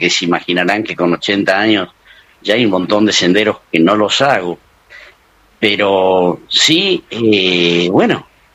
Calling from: Las Calles, Córdoba, Argentina; estoy en un pueblito que se llama Las Calles

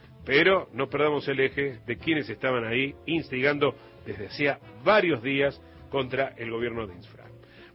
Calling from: San José de la Dormida, Córdoba, Argentina; de San José de la Dormida en el norte cordobés.

